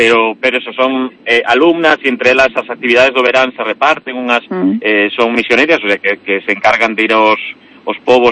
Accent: Lalín, Galicia, Spain; os que medramos en Lalín, en torno á parroquia de Lalín

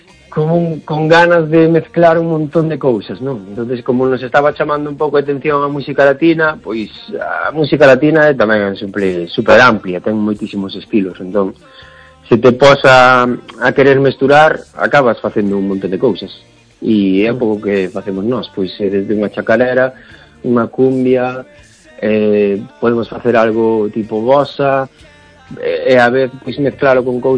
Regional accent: Noia, Galicia, Spain; para nós, o sea, que somos de Noia

